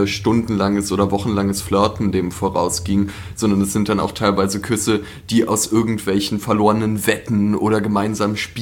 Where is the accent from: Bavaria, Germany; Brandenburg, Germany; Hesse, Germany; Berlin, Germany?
Berlin, Germany; Ich bin in Charlottenburg aufgewachsen. Jetzt wohne ich aber nicht mehr in Charlottenburg.